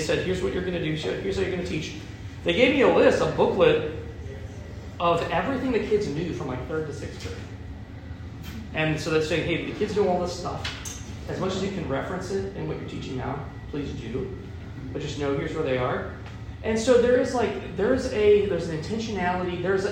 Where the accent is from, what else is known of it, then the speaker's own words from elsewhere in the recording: Missouri, United States; So I grew up in Jefferson County. Can you guess from Jefferson County?